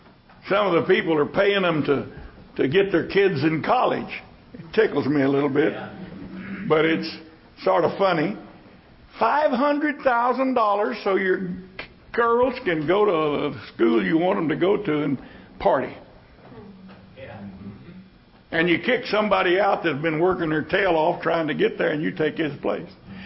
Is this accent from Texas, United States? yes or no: yes; Texas, United States; Thank God I'm a Texan.